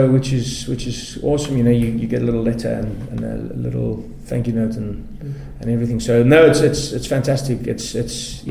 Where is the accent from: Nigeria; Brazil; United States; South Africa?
South Africa; first language Afrikaans; English is a second language; you know, I'm Afrikaans, so English is my second language, but it's still rooted in European.